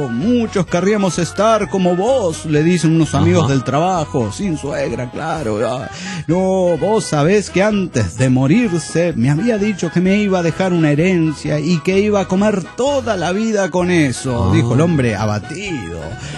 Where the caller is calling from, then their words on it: Morelia, Michoacán, Mexico; de Morelia, Michoacán.